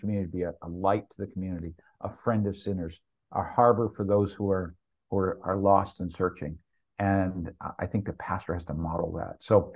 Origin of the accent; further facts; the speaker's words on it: New England, United States; I'm from New England. I like beer